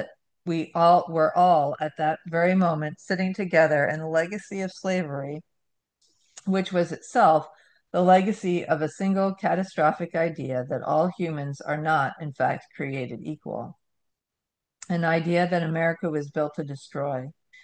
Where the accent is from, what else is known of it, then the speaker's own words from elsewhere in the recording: Newport News, Virginia, United States; born there; In 1961, I was born in Newport News, Virginia. 1961. It's 2012 here in Selma, Alabama.